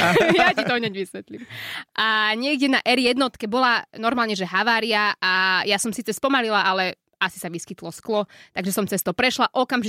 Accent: Nitra, Nitra Region, Slovakia; ja som z Nitry

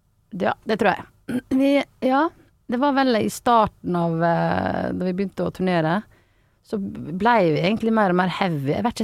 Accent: Stryn, Vestland, Norway; men der jeg vokste opp, jeg sånn sentrumsjente da.

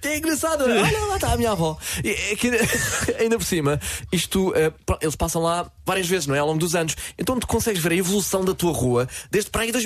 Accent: Lourinhã, Centro, Portugal; eu sou da Lourinha também, não há muito por onde ir, não é?

